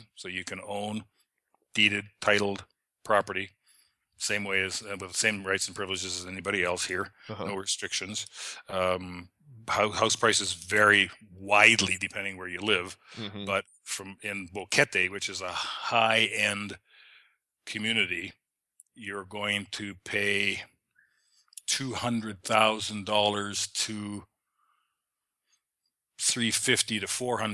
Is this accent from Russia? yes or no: no; Canada; I'm Canadian. There's lots of Canadians around here.